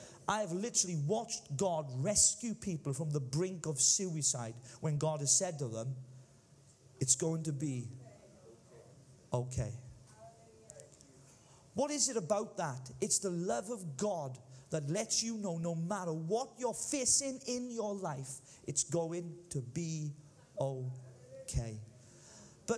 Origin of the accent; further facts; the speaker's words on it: Llanelli, Wales, United Kingdom; I'm in Cwmbran. I'm from Llanelli.